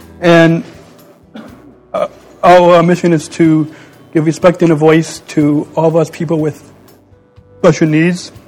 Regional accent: Long Beach, California, United States; born there; I was born in Long Beach, California, and I was born 3 1/3 months premature.

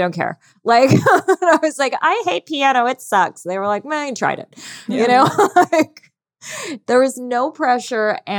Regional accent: San Francisco, California, United States; I grew up in San Francisco.

